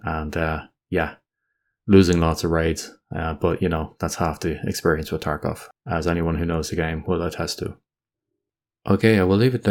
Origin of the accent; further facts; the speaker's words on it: Ireland; immediately what comes to mind is Stripe, the guys who come from my home country, Ireland